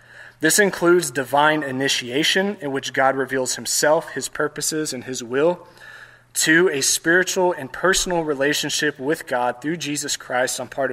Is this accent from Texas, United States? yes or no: yes; Texas, United States; I'm from Texas, I can't get away from a three-point outline. That's how we do it in the South.